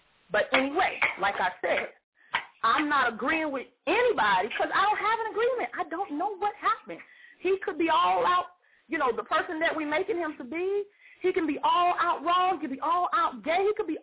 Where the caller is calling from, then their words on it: Miami, Florida, United States; I'm calling from Miami, Florida